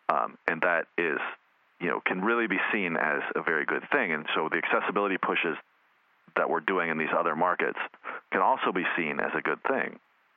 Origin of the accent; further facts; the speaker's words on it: California, United States; I grew up way out in the Mojave Desert, so I could go record shopping, so I could buy albums, because we just couldn't get music.